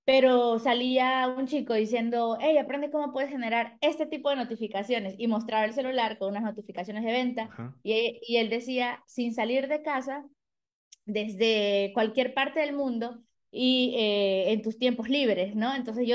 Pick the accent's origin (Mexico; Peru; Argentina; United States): Peru; Yo soy de Perú, tengo 28 años